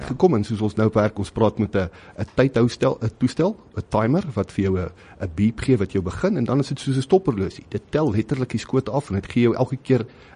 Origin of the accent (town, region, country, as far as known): Standerton, Mpumalanga, South Africa; born or raised there; also born or lived in Pretoria